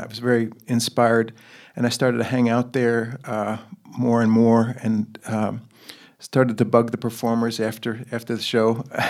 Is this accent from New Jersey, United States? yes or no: yes; Colonia, New Jersey, United States; also born or lived in Newark, New Jersey; I was born there, and I grew up in Colonia, New Jersey, which is kind of central Jersey.